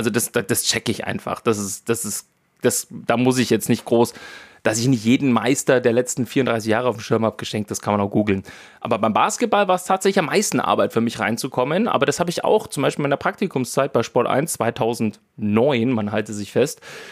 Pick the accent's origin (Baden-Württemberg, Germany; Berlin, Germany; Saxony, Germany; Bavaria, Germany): Bavaria, Germany; Kommt ja auch aus Franken, genauso wie ich